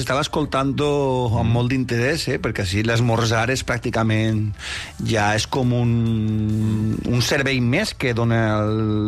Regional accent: Valencian Community, Spain; Estem parlant de l'esmorzar que entenc jo com a valencians o és el desdejuni vostre?

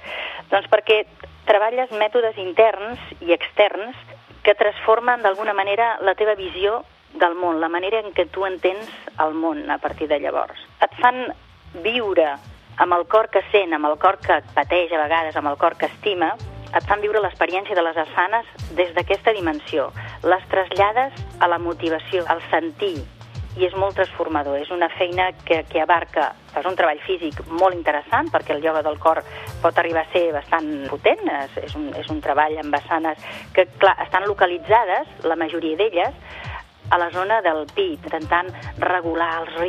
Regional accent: Balearic Islands, Spain; soc menorquina i soc mestra de ioga des de fa més de 30 anys

